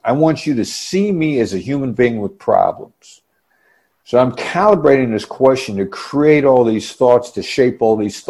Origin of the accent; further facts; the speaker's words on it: Iowa, United States; All right. I grew up in Iowa, and I'm on your podcast.